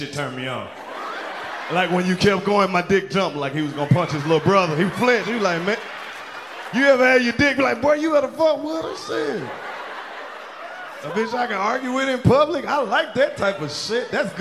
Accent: Oxford, Mississippi, United States; I'm from Oxford. Yeah, ain't shit up there but an outlet.

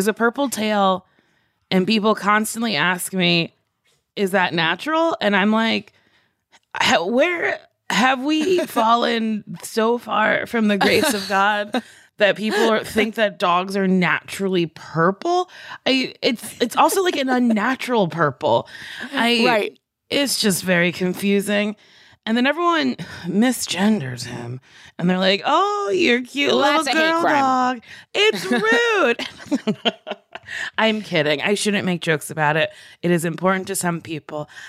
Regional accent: New Jersey, United States; I grew up in New Jersey. Beautiful New Jersey.

